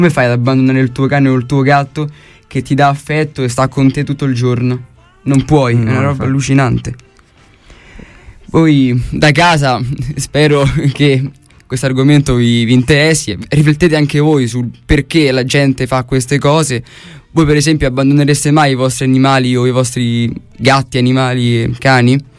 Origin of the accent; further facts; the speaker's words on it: Sicily, Italy; Io per esempio sono siciliano di origine